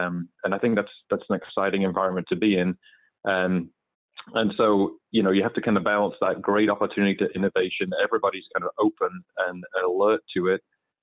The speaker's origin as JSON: {"language": "English", "region": "England", "country": "United Kingdom", "moved": "as an adult", "lives_now": "United States", "said": "I'm originally from England. You can probably tell from my accent."}